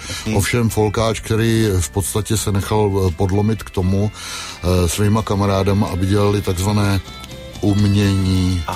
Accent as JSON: {"language": "Czech", "region": "West Bohemia", "country": "Czechia", "moved": "yes", "lives_now": "Kladno, Czech Republic", "said": "já jsem v podstatě Západočech, i když dneska už vlastně jsem Středočech, protože tady žiju díl, než jsem žil na západě Čech."}